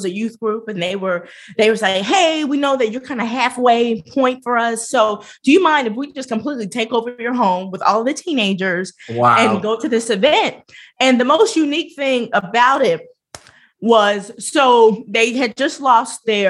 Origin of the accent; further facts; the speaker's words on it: Chicago, Illinois, United States; now in Alabama, United States; So obviously I live in the Bible Belt, which is so much different. So I was from Chicago.